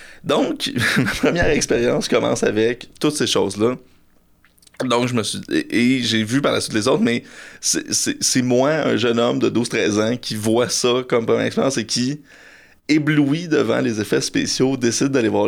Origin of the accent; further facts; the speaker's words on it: Magog, Quebec, Canada; Je suis originaire de Magog.